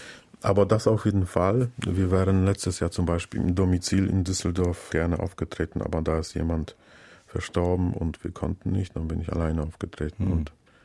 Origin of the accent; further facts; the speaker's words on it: Warmian-Masurian Voivodeship, Poland; Ich möchte in meinen Buchplänen in den nächsten 10, 15 Jahren nur über Masuren schreiben. Also möchte diese Heimat, diese virtuelle Welt weiterhin ausbauen.